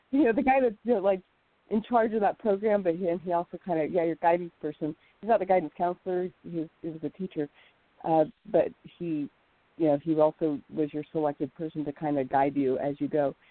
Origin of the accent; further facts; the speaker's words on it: Omaha, Nebraska, United States; born there; also born or lived in Lincoln / Tampa; now in California, United States; I was born in Omaha, Nebraska. I'm a Midwestern girl.